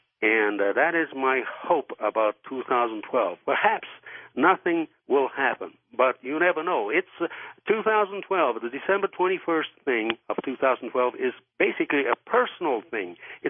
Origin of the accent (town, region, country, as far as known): Yokohama, Kanagawa, Japan; now in United States